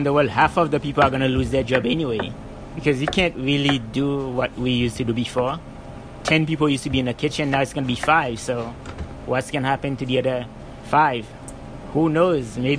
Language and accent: English; Haiti; I'm from Haiti